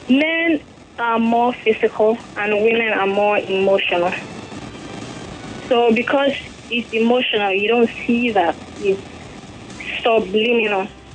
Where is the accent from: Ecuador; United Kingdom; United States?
Ecuador; from Ecuador.